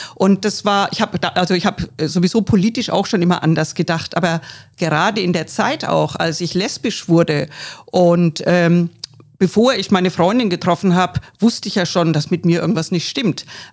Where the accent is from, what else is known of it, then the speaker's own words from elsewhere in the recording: Bavaria, Germany; moved away as an adult; Ich bin aus Bayern emigriert, weil Bayern gerade 1981 eben auch, heute nicht mehr ganz so schlimm, aber wahnsinnig katholisch dominiert ist. Ich komme ja auch aus einer völlig katholischen Gegend, aus einer katholischen Familie.